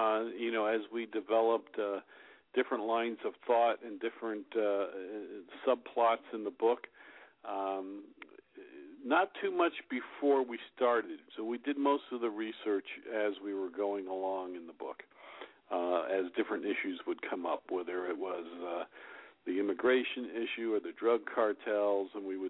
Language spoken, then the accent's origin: English; California, United States; We're both from California, so, you know, it's a fairly liberal area, and so it's pretty accepting.